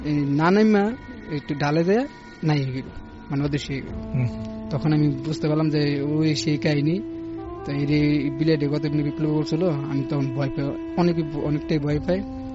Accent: Narayanganj, Dhaka Division, Bangladesh; now in Dhaka, Bangladesh; আমি নারায়ণগঞ্জ মদমো থেকে আসছি।

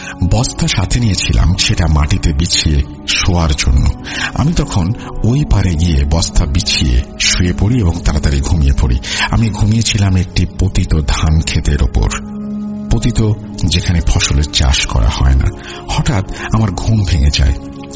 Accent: Dhaka Division, Bangladesh; আমার বাড়ি ছিল টাঙ্গাইল জেলার সীমানার শেষ এবং জামালপুর জেলার সীমানার শুরুতে।

